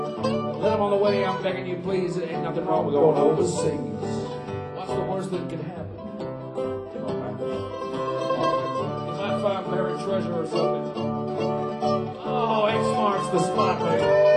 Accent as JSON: {"language": "English", "region": "Mississippi", "country": "United States", "said": "I am from Mississippi, USA. I know what's left of us. And we're a pretty good state."}